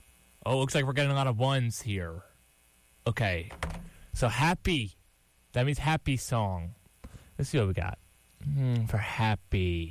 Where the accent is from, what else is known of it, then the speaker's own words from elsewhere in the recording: Long Island, New York, United States; you know, I'm from Long Island, you know, we'd be riding the bikes around the trails, you know, going to the beach